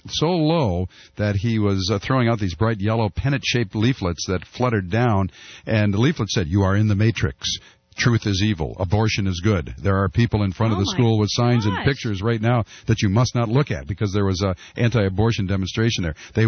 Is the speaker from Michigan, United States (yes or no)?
yes; Detroit, Michigan, United States; Here's Kaisha in Detroit. Kaisha, it's … … at 1-800-TALK-YES. Welcome. You're in my hometown.